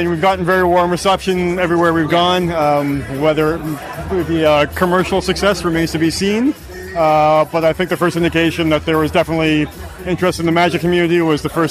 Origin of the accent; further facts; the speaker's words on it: Vancouver, British Columbia, Canada; I'm from Vancouver.